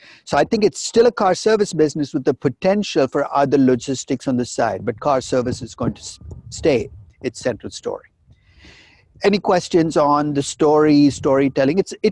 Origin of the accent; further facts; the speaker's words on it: Chennai, Tamil Nadu, India; I visit the place I grew up in India, Chennai, where my parents still lived.